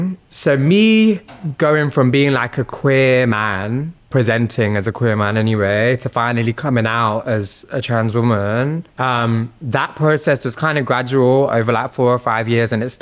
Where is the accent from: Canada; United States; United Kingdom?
United Kingdom; not necessarily just my culture as a Sikh Punjabi, but also like as a British person, as someone whose parents were very working class, you know?